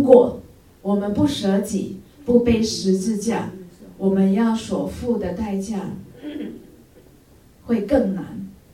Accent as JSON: {"language": "Chinese", "country": "China", "said": "我想用我们中国人的一句成语"}